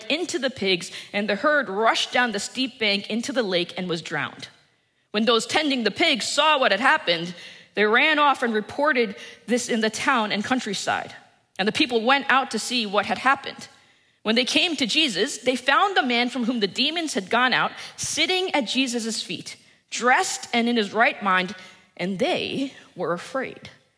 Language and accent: English; New Jersey, United States; Although I'm from New Jersey, so I'm not really sure in the life of a pig herder would be